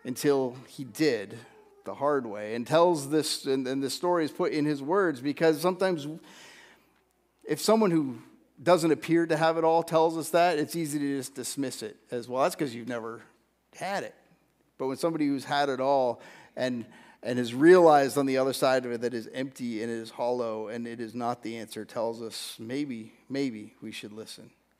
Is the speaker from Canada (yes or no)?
yes; Cambridge, Ontario, Canada; I grew up in the Hespeler part of Cambridge, and we were within nose shot of an oil refinery.